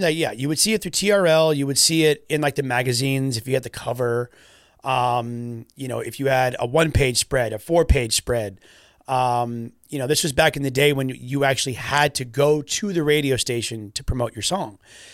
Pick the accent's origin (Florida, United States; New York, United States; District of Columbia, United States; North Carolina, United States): Florida, United States; Everyone thought we were from the UK. And it's like, no, we're from Florida, pretty far from the UK.